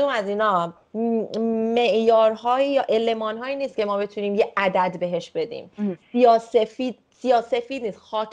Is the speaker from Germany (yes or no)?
yes; Germany; منم تو آلمان بزرگ شدم، درس خوندم و اینا